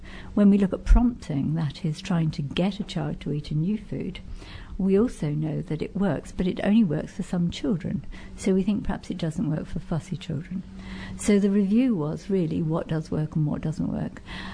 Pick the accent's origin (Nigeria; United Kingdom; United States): United Kingdom; Birmingham, West Midlands; I'm a psychologist from Birmingham